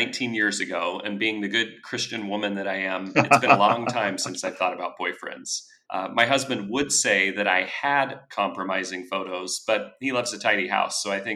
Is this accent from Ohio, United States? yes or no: no; Utah, United States; moved away as an adult; I grew up just north of Salt Lake City, Utah, and lived there till I was 27.